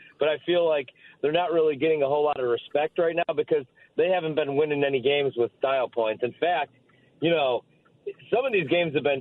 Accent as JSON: {"language": "English", "region": "Midwest", "country": "United States", "tie": "born or raised there", "said": "because I grew up in the Midwest and in the Big Ten."}